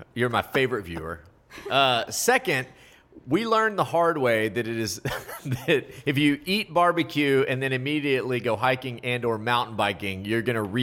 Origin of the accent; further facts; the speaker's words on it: Texas, United States; It would be pretty fun to do a spinoff in North Carolina, but I'm not from North Carolina. Do you think it would work? See, I've always said, like, one of the reasons it works, I'm a Texan talking about Texas.